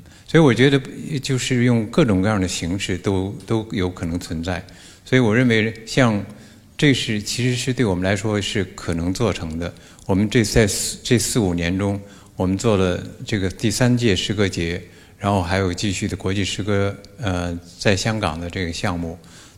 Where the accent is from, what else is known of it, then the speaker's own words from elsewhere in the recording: Beijing, China; 这个我在这个出生长大的一个城市